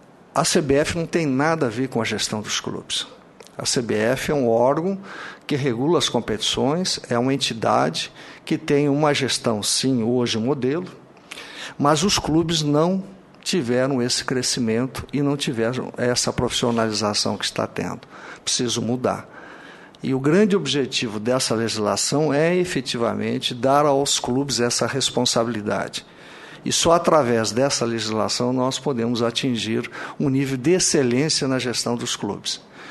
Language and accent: Portuguese; São Paulo, Brazil; moro no Paraná, não poderia votar porque sou de São Paulo.